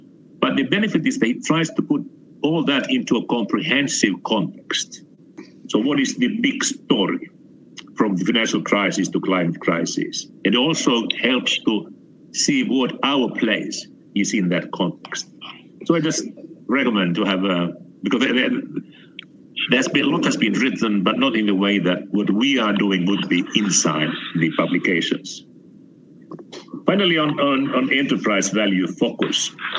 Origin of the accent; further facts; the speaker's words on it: Finland; I'm from Finland, we know ice hockey.